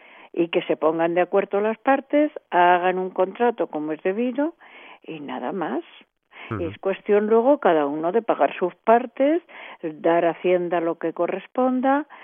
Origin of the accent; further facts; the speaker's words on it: Madrid, Community of Madrid, Spain; yo soy madrileña y me duele ver mi ciudad así.